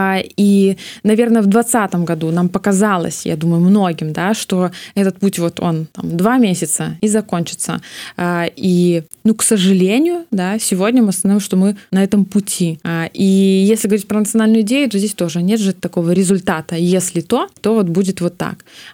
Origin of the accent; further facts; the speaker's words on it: Belarus; мы бы потеряли самосознание, что мы есть белорусы, мы проживаем просто на территории Беларуси